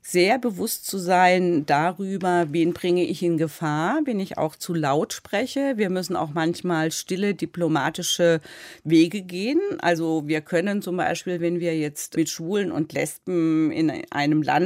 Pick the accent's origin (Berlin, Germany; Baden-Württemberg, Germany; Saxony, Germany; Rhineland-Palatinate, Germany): Baden-Württemberg, Germany; Ich bin ein Landei, bin auf dem Dorf aufgewachsen, bin dann mit 10 aufs Gymnasium.